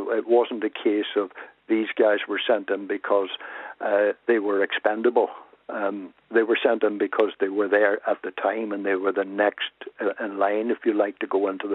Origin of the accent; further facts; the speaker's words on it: Northern Ireland, United Kingdom; I was brought up in Northern Ireland